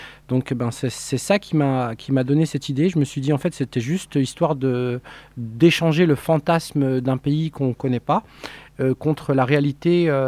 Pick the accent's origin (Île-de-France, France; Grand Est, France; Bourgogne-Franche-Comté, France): Bourgogne-Franche-Comté, France; Belfort; also born or lived in Montbéliard; Je suis né à Montbéliard, moi. Je suis un enfant qui suis né ici. J'ai grandi dans un quartier qui s'appelle Les Résidences, à Belfort.